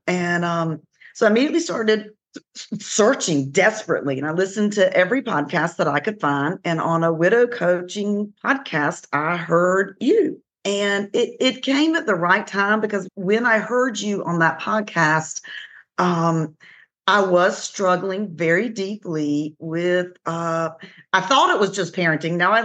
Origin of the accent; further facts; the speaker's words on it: the South, United States; I didn't fit the boxes that I grew up in the South.